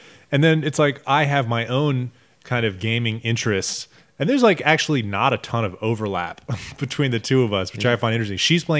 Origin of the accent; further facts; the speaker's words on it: United States; now in China; We're both American and we're living in China.